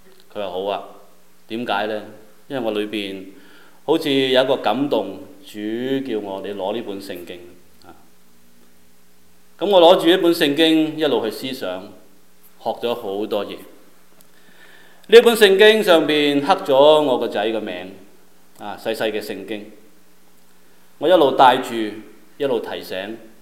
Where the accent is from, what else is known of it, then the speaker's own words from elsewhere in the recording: China; now in United States; 我们离开我们的家乡来到美国，但是好像现在中国挺好，美国麻麻地。